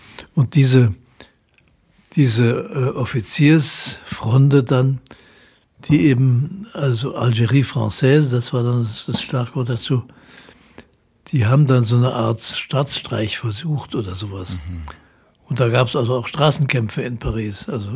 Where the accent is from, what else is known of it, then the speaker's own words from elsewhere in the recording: Germany; Ich habe gedacht, das kann ich schlecht machen als Deutscher da plötzlich.